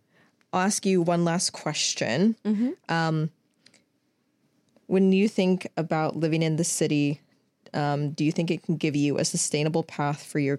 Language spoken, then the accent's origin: English; Indiana, United States; Like back, like in my home state of Indiana, there's not, I mean, maybe I just haven't found it there.